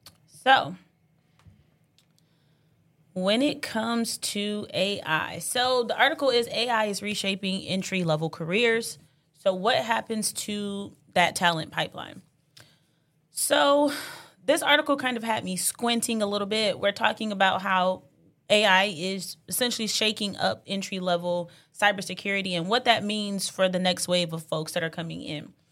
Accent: Ohio, United States; I'm from Ohio.

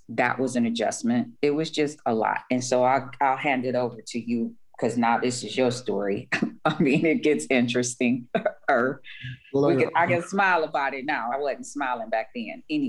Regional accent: Cleveland, Ohio, United States; I'm from Cleveland.

